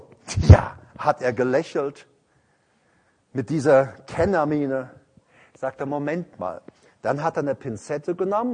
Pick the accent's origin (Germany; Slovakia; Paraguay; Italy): Paraguay; Weißt du, ich komme ja aus Paraguay. Und weißt du, ich bin mal, bei uns als Kinder, wir laufen viel barfuß, die Erwachsenen auch.